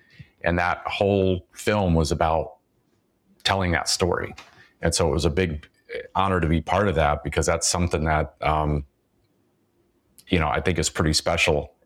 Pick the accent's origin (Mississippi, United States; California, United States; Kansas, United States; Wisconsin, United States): Mississippi, United States; also born or lived in Michigan / North Dakota / South Dakota; I grew up all over. Originally from Michigan. Grew up in North Dakota, South Dakota. Spent a lot of my growing up years in Mississippi.